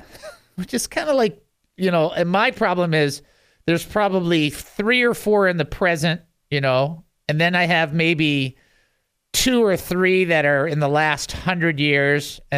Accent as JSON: {"language": "English", "town": "Detroit", "region": "Michigan", "country": "United States", "tie": "born or raised there", "said": "I grew up in Detroit, Michigan. I went to a private Hebrew school."}